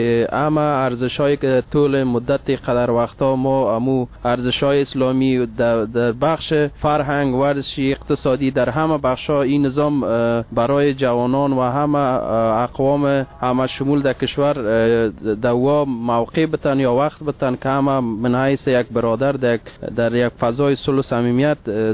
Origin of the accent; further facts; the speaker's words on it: Sheberghan, Jowzjan, Afghanistan; از شهر شبرقان، ولایت جوزجان.